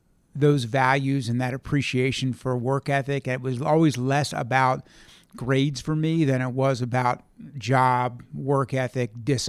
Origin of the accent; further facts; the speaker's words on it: Baltimore, Maryland, United States; moved away as an adult; They were both from Philadelphia originally. I was raised in Baltimore, stayed there until I went to university, in New Jersey to Princeton